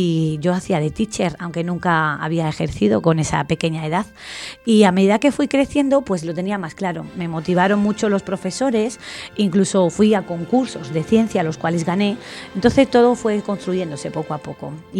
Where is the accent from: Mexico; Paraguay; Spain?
Spain; Huelva, Andalusia; Yo soy de Huelva, soy andaluza